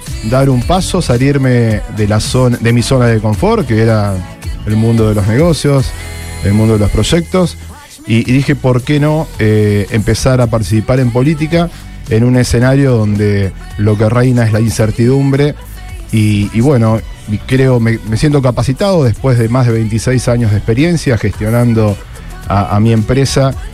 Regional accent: Cañada de Gómez, Santa Fe, Argentina; Mirá, yo soy de Cañada de Gómez.

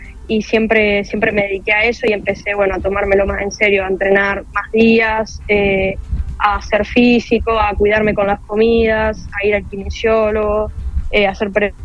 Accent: Ricardone, Santa Fe, Argentina; Bueno, yo arranqué ahí en Ricardón, en mi pueblo.

